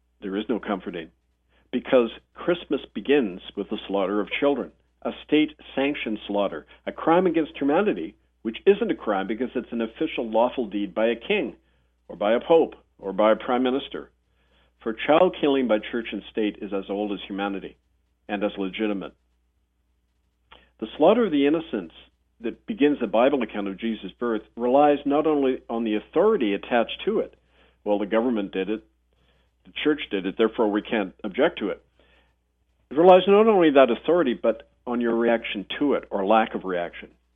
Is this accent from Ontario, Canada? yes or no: no; Winnipeg, Manitoba, Canada; growing up in Winnipeg around some of my relatives who I didn't know were relatives at the time. They were Métis and Ojibwe people.